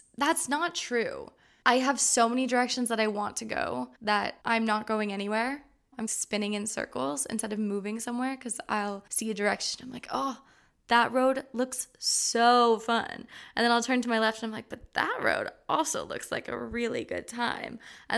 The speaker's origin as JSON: {"language": "English", "country": "United States", "said": "even though obviously I'm an American, majority of my friends are American."}